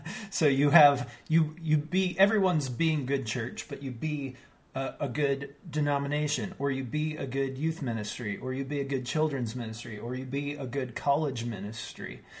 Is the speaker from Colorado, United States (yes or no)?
yes; Colorado, United States; And I grew up in Colorado, so very much a West Coast feel, even though we were landlocked.